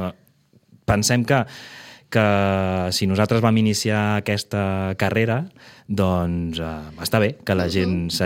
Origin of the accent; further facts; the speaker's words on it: Barcelona, Catalonia, Spain; now in Sitges, Spain; nosaltres venim de Barcelona, ja ens havien mudat a Sitges